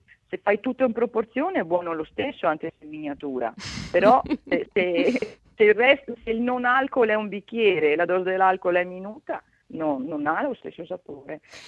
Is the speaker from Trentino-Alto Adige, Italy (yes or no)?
yes; Trentino-Alto Adige, Italy; now in Australia; io sono trentina, quindi la magia del Natale, i nostri mercatini sono bellissimi.